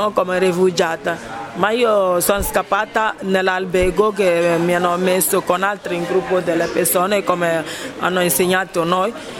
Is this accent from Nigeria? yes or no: yes; Uyo, Akwa Ibom, Nigeria; Italian is a second language; moved away as an adult; now in Italy; e lei è venuta in mio paese, che è Uyo, per comprare le chiavi di suo albergo